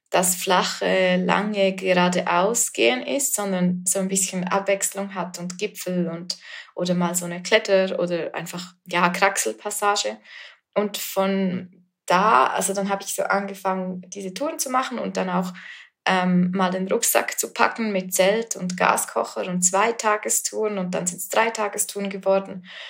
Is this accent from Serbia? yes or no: no; Graubünden, Switzerland; Ich bin aus der Schweiz und in den Bergen aufgewachsen und so bin ich eigentlich schon als Kind immer wandern gewesen, weil ich einfach wirklich in einem Bergdorf wohne.